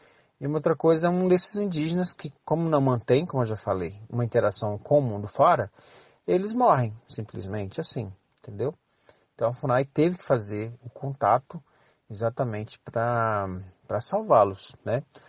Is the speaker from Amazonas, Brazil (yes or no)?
yes; Amazonas, Brazil; como a Palina já falou. Eu pertenço à etnia Marubo, né, sou do Vale do Javari. É uma região localizada no extremo ocidental do estado do Amazonas, localizada numa região de fronteira entre o Brasil, o Peru e a Colômbia.